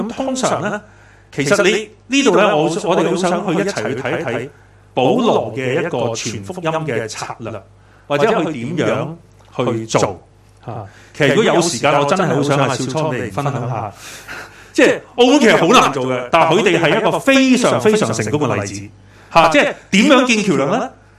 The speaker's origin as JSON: {"language": "Cantonese", "country": "China", "said": "讲埋啲嘢做咩？你逐个我讲死，我哋中国人最就忌噶啦"}